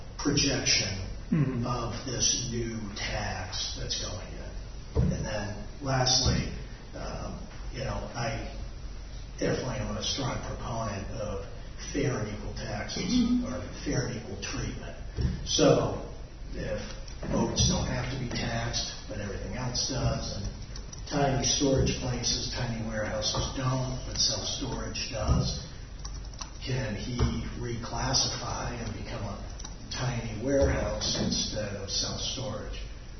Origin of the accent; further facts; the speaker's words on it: Massachusetts, United States; now in Carpentersville, United States; I come from Massachusetts, which is Taxachusetts.